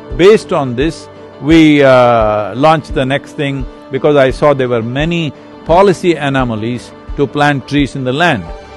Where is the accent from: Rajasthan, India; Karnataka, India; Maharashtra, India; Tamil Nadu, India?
Karnataka, India; Kaveri because I grew up around Kaveri.